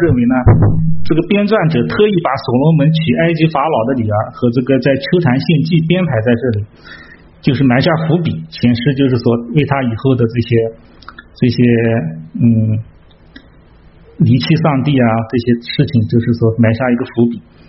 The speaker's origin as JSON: {"language": "Chinese", "country": "China", "said": "我们中国人"}